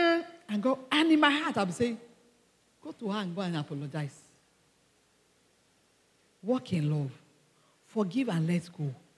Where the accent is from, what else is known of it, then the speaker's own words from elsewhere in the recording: Ibadan, Oyo, Nigeria; I grew up in Ibadan. I was born in Ibadan. I grew up in Ibadan.